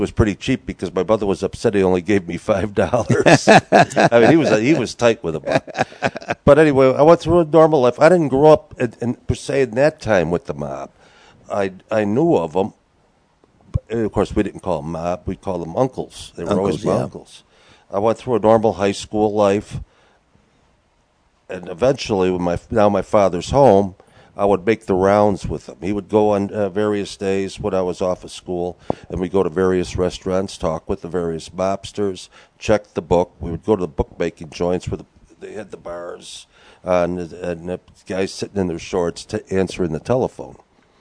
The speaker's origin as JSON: {"language": "English", "town": "Buffalo", "region": "New York", "country": "United States", "tie": "born there", "said": "I was born in Buffalo, New York in 1946."}